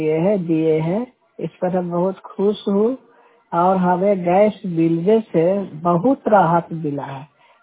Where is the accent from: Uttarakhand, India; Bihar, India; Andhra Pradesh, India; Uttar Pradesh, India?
Bihar, India; Balawa; मेरा जिला नालंदा से … गांव बलावा, पोस्ट जरूरपुर, थाना हिलसा से मैं बोल रही हूँ